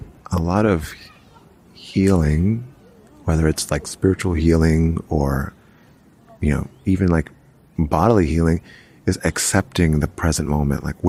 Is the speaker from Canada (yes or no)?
no; United States; I'm an American, so I'm using the U.S. as a reference